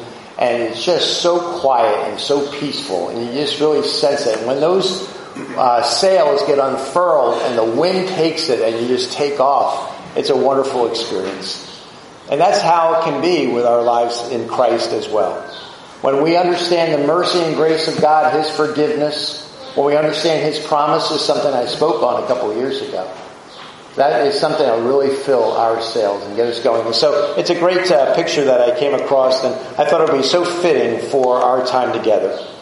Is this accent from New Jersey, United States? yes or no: yes; New Jersey, United States; And, you know, I grew up on Barnegat Bay, not far from here